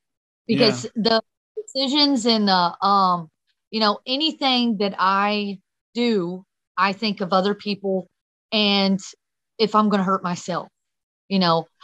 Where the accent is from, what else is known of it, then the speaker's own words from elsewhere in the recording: Ohio, United States; now in Tennessee, United States; And so I'm originally from Ohio, but we came down here to Tennessee.